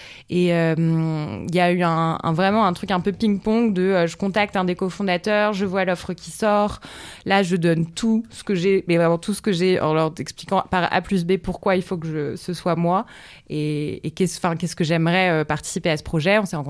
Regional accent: Hauts-de-France, France; now in Marseille, France; J'ai grandi en Picardie, si vous voulez tout savoir. Et j'ai débarqué à Aix et à Marseille pour mes études.

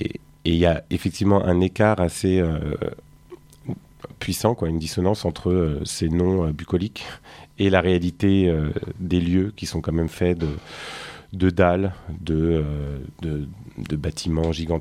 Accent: Montreuil, Île-de-France, France; now in Marseille, France; Moi j'ai grandi à Montreuil. Je suis à Marseille depuis 5 ans et demi, mais je suis montreuillois aussi.

